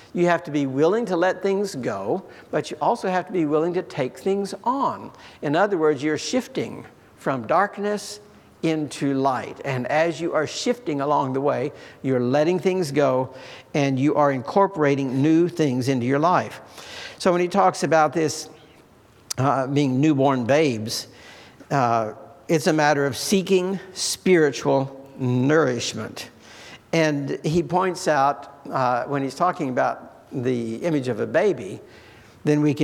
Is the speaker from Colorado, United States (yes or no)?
no; Mississippi, United States; You know, I was raised in the Bible Belt. Next to our house was a little country store in Mississippi, and next to that was a little country church.